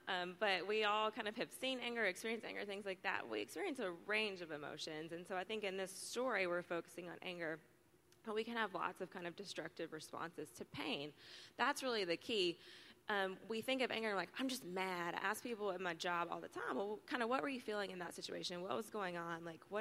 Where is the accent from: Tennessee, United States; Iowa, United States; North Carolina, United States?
Tennessee, United States; Knoxville; I grew up in Knoxville here at Central Baptist Church